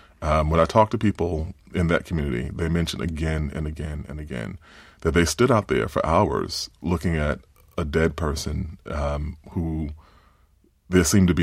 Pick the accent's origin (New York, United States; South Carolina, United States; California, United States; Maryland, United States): New York, United States; Queens; I grew up in Queens, New York, but my mother was from Alabama, my father was from Georgia.